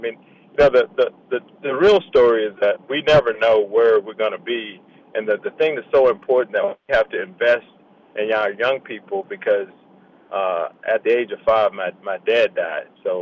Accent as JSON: {"language": "English", "town": "Atlanta", "region": "Georgia", "country": "United States", "tie": "born or raised there", "said": "As a kid growing up in Atlanta, I had an ROTC instructor that asked me what I wanted to do."}